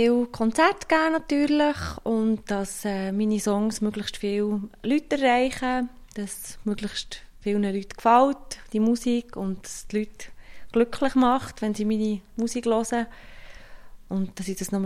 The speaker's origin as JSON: {"language": "German", "region": "Bern", "country": "Switzerland", "tie": "born or raised there", "said": "Zwischen Bern und Büren. Vom Land komme ich, wie dir."}